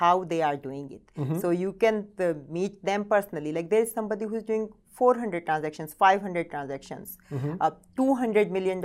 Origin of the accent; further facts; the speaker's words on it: India; English is a second language; Yes, of course I'm from India, mm-hmm. and I was in a small town in India